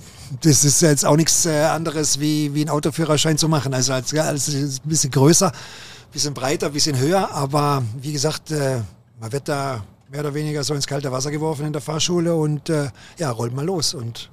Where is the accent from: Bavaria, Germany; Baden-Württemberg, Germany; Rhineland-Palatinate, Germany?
Baden-Württemberg, Germany; Kuppenheim; Ich komme aus Süddeutschland, aus dem Schwarzwald. In Baden-Baden bin ich geboren, aber in Kuppenheim, das ist so ein Dorf vor Baden-Baden, 10 Kilometer vor Baden-Baden, da bin ich aufgewachsen, da habe ich meine Kindheit verbracht, aber gebürtig bin ich aus Baden-Baden.